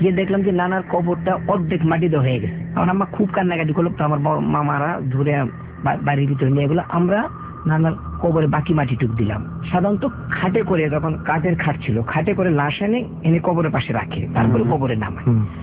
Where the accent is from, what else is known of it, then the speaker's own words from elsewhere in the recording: Gazipur, Dhaka Division, Bangladesh; আমি পুবাল গাজীপুর থেকে এসেছি